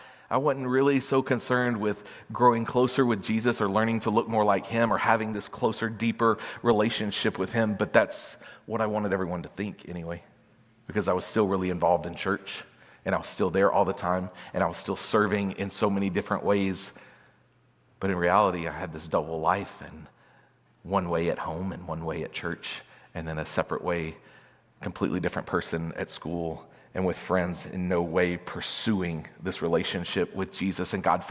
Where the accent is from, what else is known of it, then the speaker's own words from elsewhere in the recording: Atlanta, Texas, United States; I grew up in Atlanta, Texas, in a really great family, mom, dad, sister.